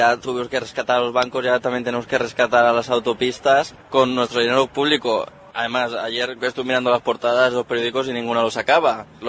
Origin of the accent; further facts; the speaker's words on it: Benidorm, Valencian Community, Spain; Y para ir a mi pueblo, a Benidorm, cada vez me tengo que gastar 13 euros.